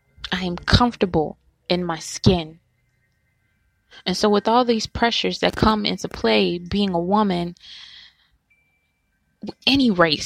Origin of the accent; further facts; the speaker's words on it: Louisiana, United States; I'm from Louisiana, so we, you know, twerk and we do all those things.